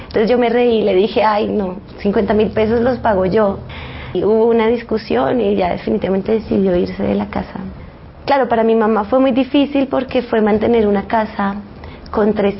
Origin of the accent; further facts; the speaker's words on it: Bogotá, Colombia; born there; Y mi familia materna es de colonización antioqueña, del norte del Tolima. Como que soy bogotana porque nací aquí, pero no tengo una raíz bogotana. Yo me siento del Tolima, de Cundinamarca, de Boyacá.